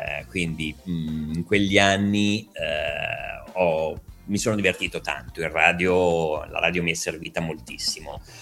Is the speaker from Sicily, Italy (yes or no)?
no; Milan, Lombardy, Italy; born there; io sono nato a Milano di origine toscana